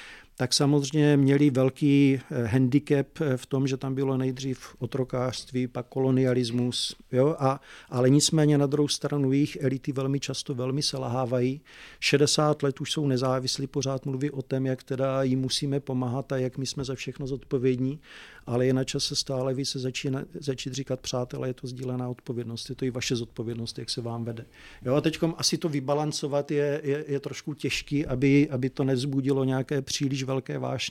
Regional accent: Velké Meziříčí, Vysočina Region, Czechia; já jsem vyrůstal vlastně na Vysočině, v malém městě, velké Meziříčí

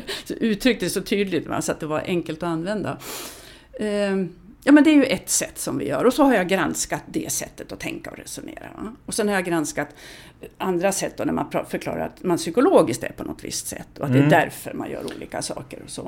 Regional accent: Lycksele, Västerbotten County, Sweden; born there; Jag är född i Lycksele.

